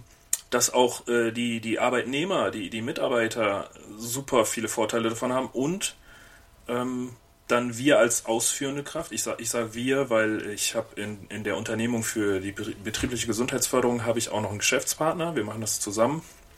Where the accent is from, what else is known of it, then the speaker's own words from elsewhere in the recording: Bonn, North Rhine-Westphalia, Germany; ich komme ursprünglich aus Bonn, das ist nicht weit von hier. Und in Bonn gibt es eine große Kirmes einmal im Jahr, Pützchensmarkt. Und ich bin aufgewachsen in der Ecke in Beul.